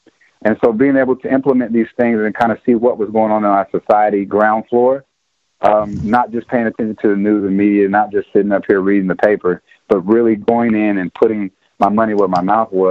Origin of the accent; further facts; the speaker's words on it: Coffeyville, Kansas, United States; born there; Well, I came in from Coffeyville, Kansas, is where I was born, small town in southeast Kansas.